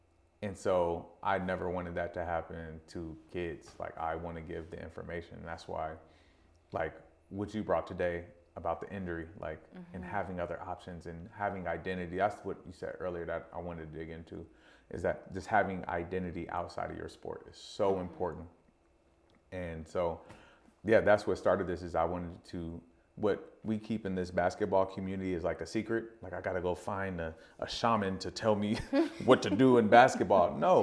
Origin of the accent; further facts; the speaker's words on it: California, United States; I didn't know who he was, though, because I'm from California. I know UCLA players, USC, I don't know you.